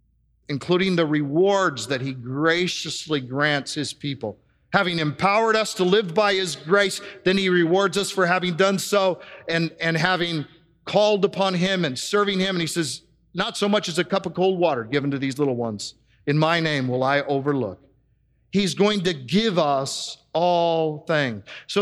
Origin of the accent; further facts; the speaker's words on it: Oregon, United States; I'm from Oregon, and just up the road from us is Multnomah Falls